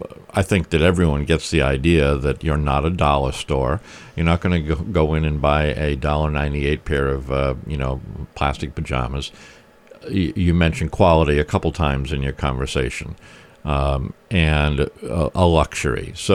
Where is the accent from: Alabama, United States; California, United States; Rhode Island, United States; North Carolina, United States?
Rhode Island, United States; Warwick; I mean, I grew up in Warwick. That was not the way it was.